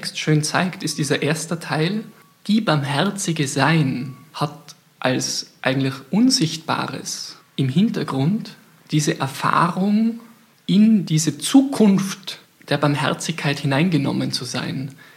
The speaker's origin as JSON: {"language": "German", "country": "Austria", "said": "ich bin Österreicher, ich bin ein Mann."}